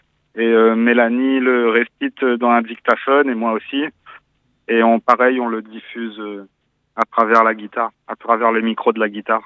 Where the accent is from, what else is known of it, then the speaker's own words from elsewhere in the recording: Réunion; Oui, je viens de La Réunion.